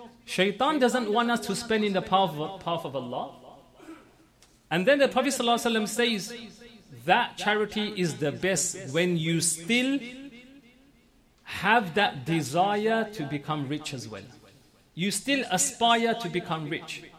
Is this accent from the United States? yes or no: no; Forest Gate, London, United Kingdom; Gigi, I know I'm from Forest Gate, but just support me.